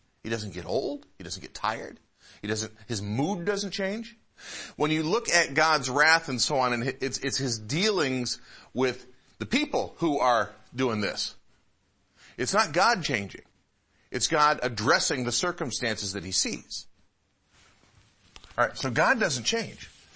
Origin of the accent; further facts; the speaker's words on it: Puyallup, Washington, United States; I'm from Puyallup. What's a Puyallup? never heard of a Puyallup before. It's kind of nice to be from a place that there's only one of those in the world.